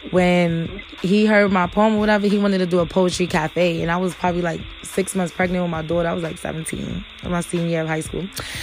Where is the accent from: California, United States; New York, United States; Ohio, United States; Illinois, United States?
New York, United States; Brownsville; Man, I was going through a lot growing up in Brownsville.